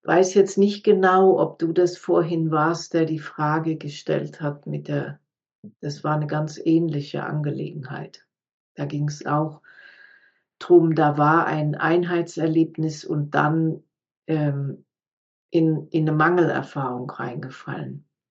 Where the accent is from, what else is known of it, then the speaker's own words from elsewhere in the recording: Cologne, North Rhine-Westphalia, Germany; Aber ich komme aus Köln. Ich komme aus der Karnevalsstadt.